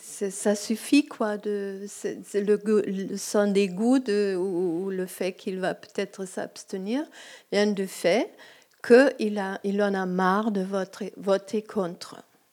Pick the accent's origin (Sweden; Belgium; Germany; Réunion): Germany; now in France; je ne peux pas voter en France, parce que je suis allemande.